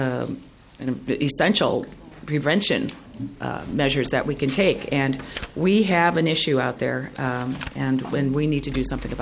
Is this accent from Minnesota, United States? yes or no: yes; Minnesota, United States; And I just heard that Mankato is an hour away from my hometown, and they're not even taking any oral surgeries in Mankato or anybody at all.